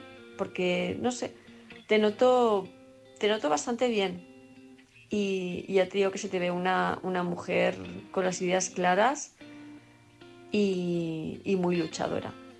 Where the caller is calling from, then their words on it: Palma, Balearic Islands, Spain; de Palma de Mallorca